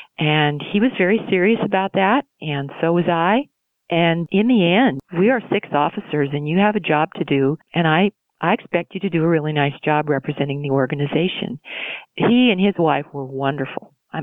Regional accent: Mount Vernon, Washington, United States; Well, I grew up near Mount Vernon, Washington State. My dad was in the farm implement and equipment business. It was a dairy, rural community, a lot of farming. It was a great place to grow up.

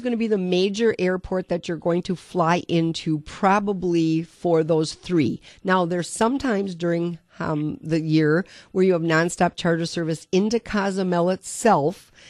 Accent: Wisconsin, United States; There are some people like me who said, ah, this is nothing. We're from Wisconsin.

